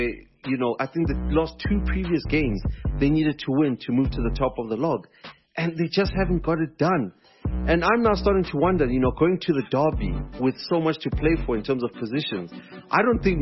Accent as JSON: {"language": "English", "country": "South Africa", "said": "I mean, as a South African, this is our biggest game"}